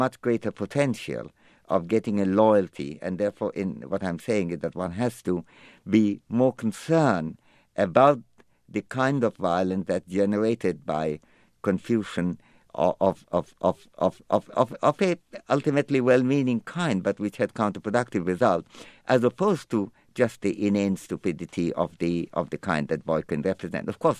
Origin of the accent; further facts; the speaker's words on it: India; now in United States; I am from India and still remain an Indian citizen or resident here.